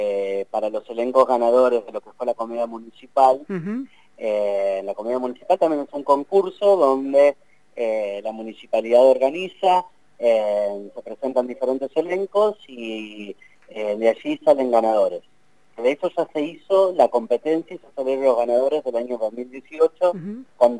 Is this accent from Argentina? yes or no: yes; Chascomús, Buenos Aires Province, Argentina; now in La Plata, Argentina; nosotros somos de Chascomús, pero hace ya 10 o 12 años que trabajamos en la ciudad de La Plata y uh-huh. nos consideramos también platenses.